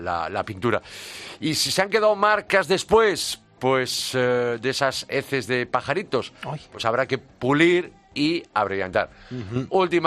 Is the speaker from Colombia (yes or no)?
no; Galicia, Spain; Por contra, el más barato es el de mi tierra, el de Puxeiros, a Bayona, en Pontevedra, 28 kilómetros